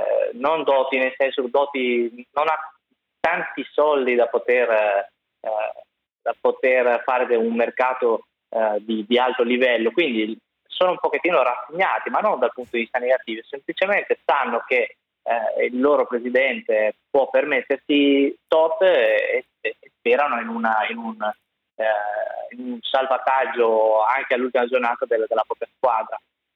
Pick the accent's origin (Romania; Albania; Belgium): Albania; moved away; also born or lived in Caserta; Sì, vengo dall'Albania, sono nato lì, poi nel 98, nel 97-98 vado a Caserta